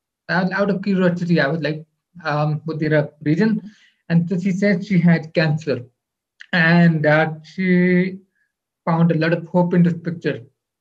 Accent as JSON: {"language": "English", "town": "Rawalpindi", "region": "Punjab", "country": "Pakistan", "tie": "born there", "said": "I was born in Rawalpindi. My parents, they hail from Karachi."}